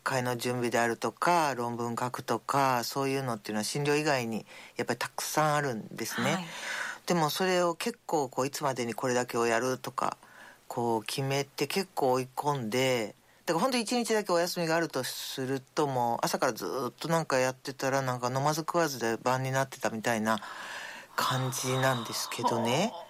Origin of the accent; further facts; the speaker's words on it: Kansai, Japan; でもやっぱ関西人なので最初につかみに行くんですけど